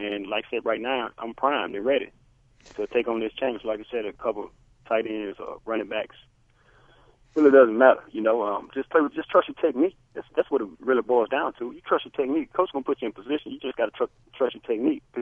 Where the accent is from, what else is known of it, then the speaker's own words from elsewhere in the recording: Alabama, United States; also born or lived in Arizona / Miami; I grew up in the South. I was born in Alabama. I went to Auburn University. I went to Arizona for 6 years, left, went down to Miami for three, went back to Arizona, and now I'm up north.